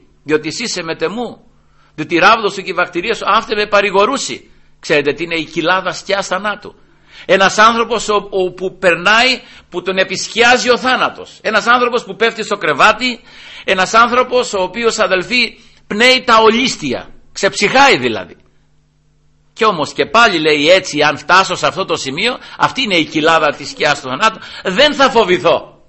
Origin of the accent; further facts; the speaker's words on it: Peloponnese, Greece; Στο χωριό μου εκεί υπάρχει ένα τέτοιο κάστρο στο βουνό επάνω, σε ένα λόφο εκεί, και φαίνεται και από την Καλαμάτα